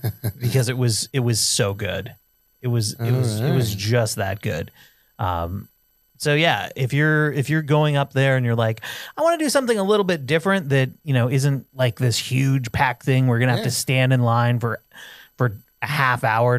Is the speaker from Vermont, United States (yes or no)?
yes; Vermont, United States; It's from Vermont. I'm from Vermont.